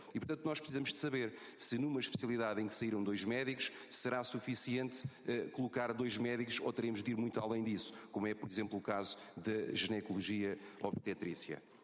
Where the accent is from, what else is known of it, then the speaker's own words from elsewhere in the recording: Setúbal, Portugal; born there; Eu sou de Setúbal, nasci no Hospital de São Bernardo